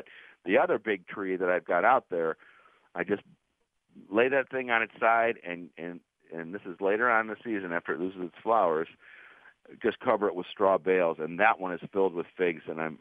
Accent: Cleveland, Ohio, United States; now in Pittsburgh, United States; And for me, you know, I grew up in Cleveland. Lakeview Cemetery has this thing called Daffodil Hill.

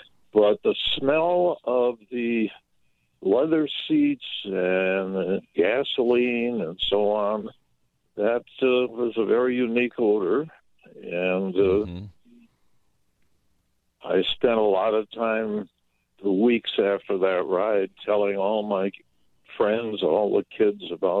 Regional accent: Clintonville, Wisconsin, United States; also born or lived in Green Bay; Well, although I was born in Green Bay, I grew up in Clintonville, Wisconsin.

